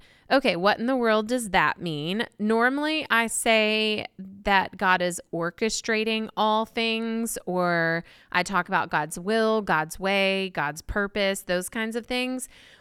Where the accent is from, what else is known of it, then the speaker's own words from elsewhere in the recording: East Coast, United States; He's from the West Coast. I'm from the East Coast.